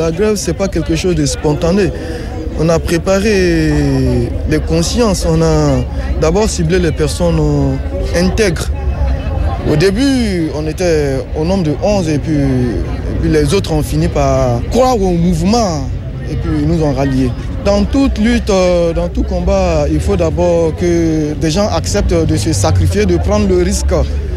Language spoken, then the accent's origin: French; Côte d’Ivoire; moved away as an adult; now in France; Moi, je viens de la Côte d'Ivoire.